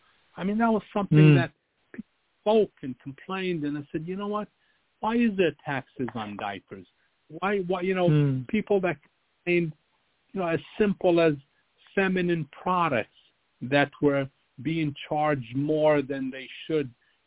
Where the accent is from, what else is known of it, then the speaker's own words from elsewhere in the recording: Yonkers, New York, United States; I grew up in Southwest Yonkers. I shined shoes as a kid to pay my school lunch.